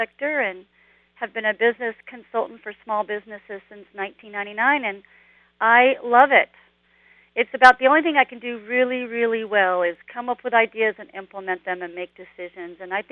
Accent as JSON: {"language": "English", "region": "California", "country": "United States", "said": "Well, I came from Southern California in 79 to go to HSU and put myself through school on my own dime."}